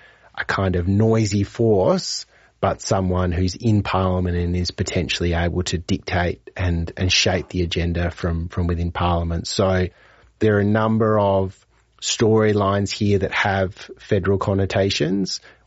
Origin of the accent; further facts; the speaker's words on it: South Australia, Australia; the time that I was growing up in South Australia, it was a place that people wanted to leave for job opportunities, for lifestyle reasons. It was considered a boring place for a lot of the time that I grew up.